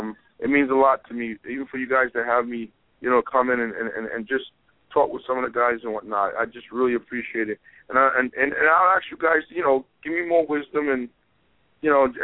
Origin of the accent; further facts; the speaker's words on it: North Carolina, United States; moved away as an adult; now in New York, United States; I come from North Carolina. I come down by Shelby and Charlotte. Gastonia and Hickory.